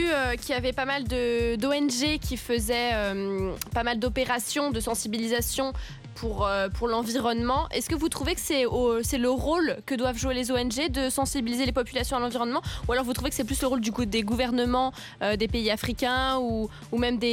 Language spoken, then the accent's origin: French; France; j'ai 20 ans, je suis française, mais je vais à l'université dans l'Indiana.